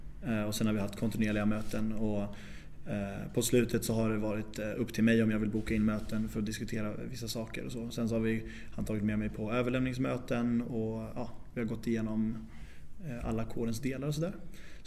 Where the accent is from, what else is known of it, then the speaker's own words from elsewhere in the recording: Nacka, Stockholm County, Sweden; Jag född och uppvuxen i Nacka och alltså utanför Stockholm precis då.